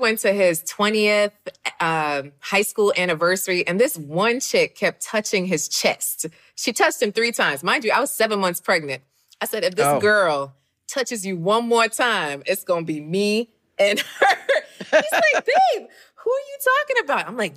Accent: Jamaica; Yeah, I'm Jamaican.

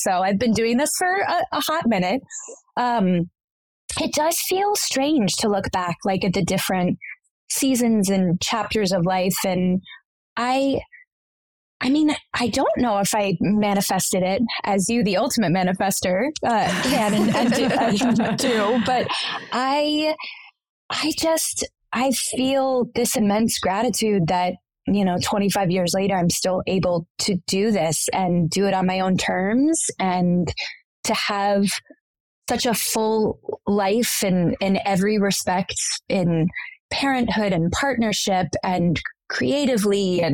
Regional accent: Orlando, Florida, United States; I grew up in Orlando, which is the most random.

